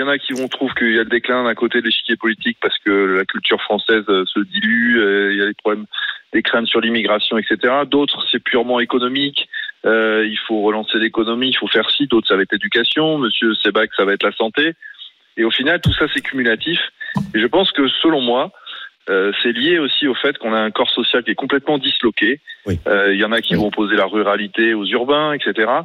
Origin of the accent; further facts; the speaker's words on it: France; en tant que Français